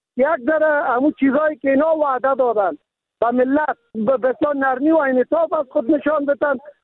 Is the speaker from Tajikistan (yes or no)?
no; Kabul, Afghanistan; ما چون از کابل هستیم